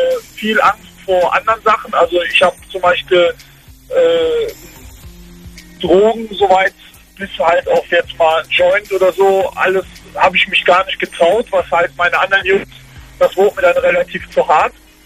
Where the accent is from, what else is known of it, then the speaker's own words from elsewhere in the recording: North Rhine-Westphalia, Germany; ich komme aus dem Kölner Raum, gerade Karneval